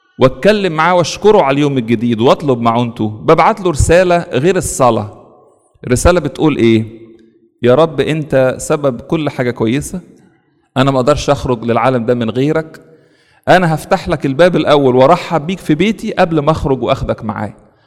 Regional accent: Egypt; moved away; احنا كان عندنا في مصر بيوتنا كانت ضيقة

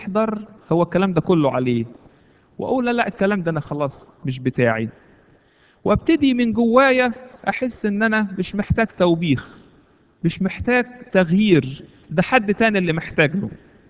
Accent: Egypt; واحنا لما تربينا في مصر على المحافظة وتربينا على الصح والغلط والحلال والحرام

